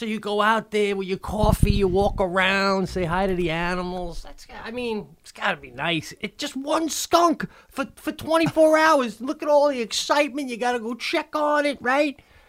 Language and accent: English; Chicago, Illinois, United States; I mean, you've driven by growing up in Chicago doing 30 miles an hour down a road with the windows up